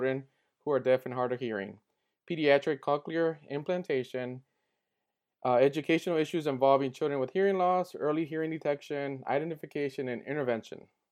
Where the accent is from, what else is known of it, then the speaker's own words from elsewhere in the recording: Bellflower, California, United States; born there; I was born right in Bellflower, which is next to Long Beach.